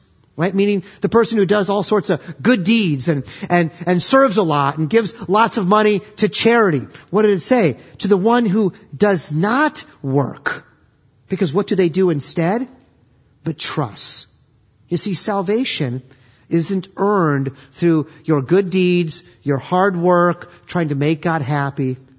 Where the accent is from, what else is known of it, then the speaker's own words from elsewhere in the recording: Iowa, United States; I mean, I have to say that as a kid growing up in Iowa, my first job was detasseling corn.